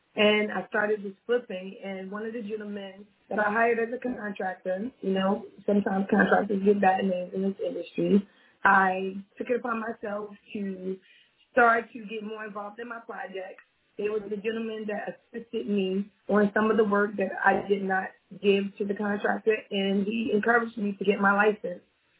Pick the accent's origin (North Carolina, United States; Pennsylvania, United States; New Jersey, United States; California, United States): New Jersey, United States; Newark; born and raised in Newark, New Jersey.